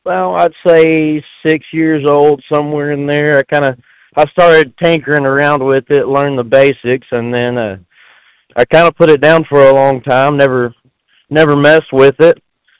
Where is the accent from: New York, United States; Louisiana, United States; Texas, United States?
Texas, United States; Corsicana; my dad's a cutting horse trainer from Corsicana, Texas, my hometown